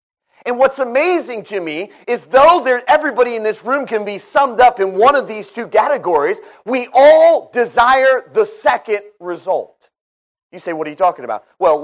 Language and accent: English; Indiana, United States; we're from Northwest Indiana, Chicago area. I grew up, and amen, I'm a Cubs fan